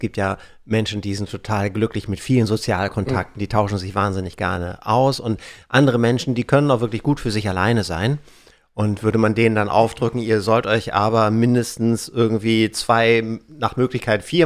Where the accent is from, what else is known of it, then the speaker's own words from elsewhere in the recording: Büchen, Schleswig-Holstein, Germany; Ich komme ja aus Büchen an der ehemaligen innerdeutschen Grenze